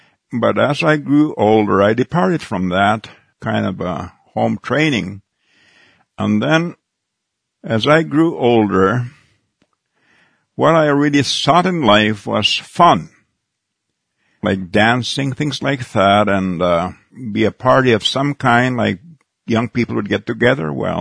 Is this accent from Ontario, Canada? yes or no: no; Goodfish Lake, Alberta, Canada; I'm from Goodfish Lake, Alberta, Canada. And I have been a Christian now for over 50 years.